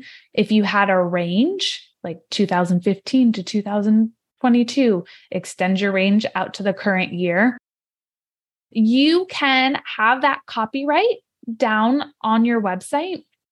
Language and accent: English; California, United States; I'm from Northern California